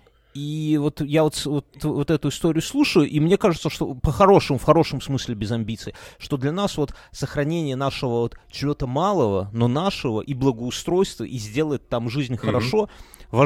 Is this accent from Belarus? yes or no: yes; Belarus; мы, белорусы, мы очень своей вот земелькой вот родной, мы прямо вот малая родина, для нас это много значит.